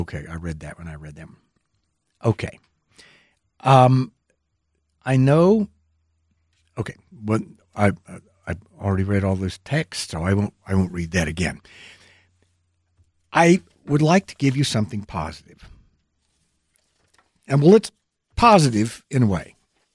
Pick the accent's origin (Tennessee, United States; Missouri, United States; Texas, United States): Texas, United States; moved away as an adult; And I'm from Texas, and people say, well, don't you miss Texas? And the answer is no, I don't. I've been here since 92 when I came to work at Channel 7